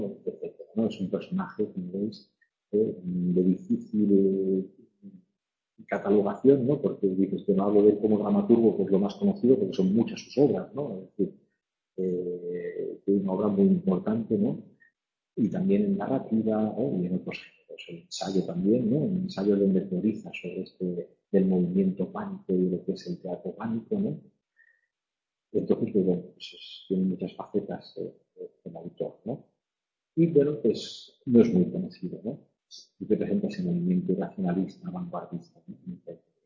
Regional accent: Las Palmas, Canary Islands, Spain; now in Madrid, Spain; soy de Las Palmas.

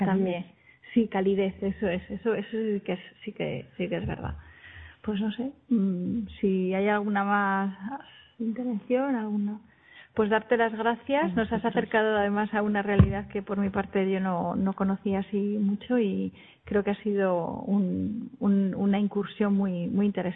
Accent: León, Castile and León, Spain; cuando digo de dónde vengo me refiero a León, no a Madrid, sé que yo soy de León.

